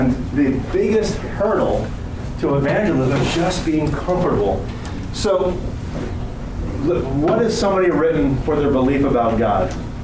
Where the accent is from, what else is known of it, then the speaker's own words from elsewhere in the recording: New Jersey, United States; I'm from New Jersey, so this is my slow speech anyway.